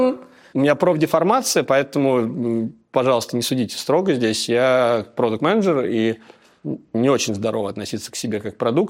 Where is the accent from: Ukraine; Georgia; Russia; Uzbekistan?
Russia; Вот я вырос в России какой-то там.